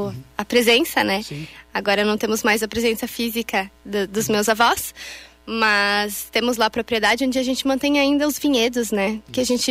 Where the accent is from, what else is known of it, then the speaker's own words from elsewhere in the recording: Bento Gonçalves, Rio Grande do Sul, Brazil; born there; Bom, na verdade, eu nasci em Bento Gonçalves.